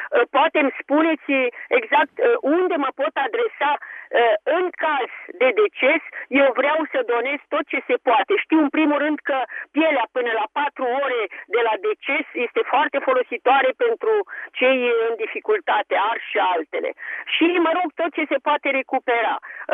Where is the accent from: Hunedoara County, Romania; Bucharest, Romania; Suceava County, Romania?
Bucharest, Romania; sunt din București.